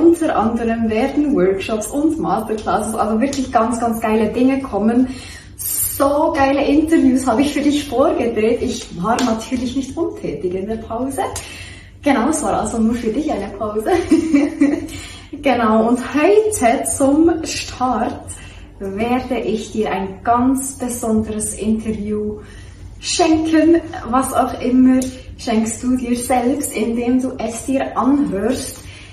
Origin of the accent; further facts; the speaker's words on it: Bern, Switzerland; wo ich einfach auch Schweizerdeutsch rede, weil ich bin Bernerin und das ist doch einfach eine schöne Sprache, oder?